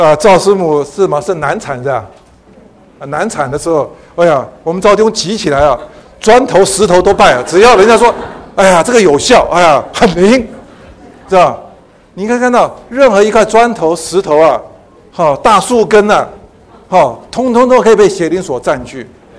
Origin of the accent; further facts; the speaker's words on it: China; 这个是我们中国人的、啊、一个非常好的一个传统哈